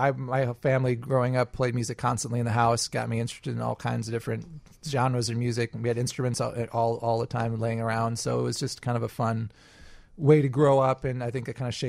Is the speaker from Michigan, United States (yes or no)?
yes; Portage, Michigan, United States; Originally from Michigan. Uh-huh. That's just outside of Kalamazoo, Michigan.